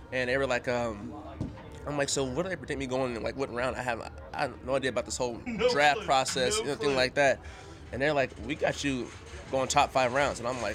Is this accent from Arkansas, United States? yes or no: no; Oakland, California, United States; I'm from Oakland, California. It started there. I mean, I grew up playing every sport.